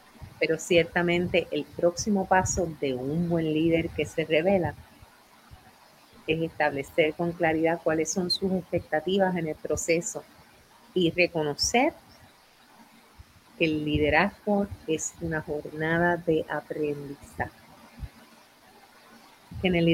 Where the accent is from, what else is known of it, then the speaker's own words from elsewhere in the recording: Puerto Rico; yo, que soy la hija de la Isla del Encanto